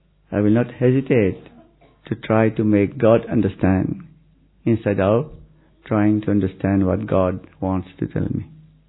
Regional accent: Mauritius; now in India; I am from Mauritius originally, but now Baba made me Madhuban Nivasi. Already 14 years now, I'm here.

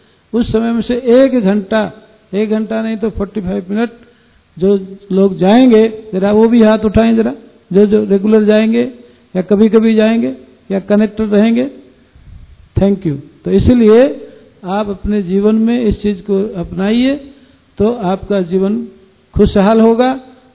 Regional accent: Odisha, India; क्योंकि मैं जगन्नाथ भूमि से बिलोंग करता हूं

